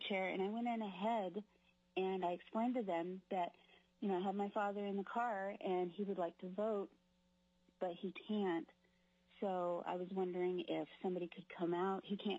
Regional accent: Valdez, Alaska, United States; I know how small towns are. I grew up in Valdez.

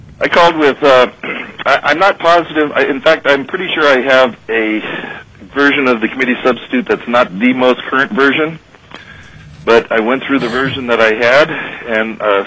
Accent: Anchorage, Alaska, United States; Well, I live in the house I grew up in near the Park Strip here in Anchorage

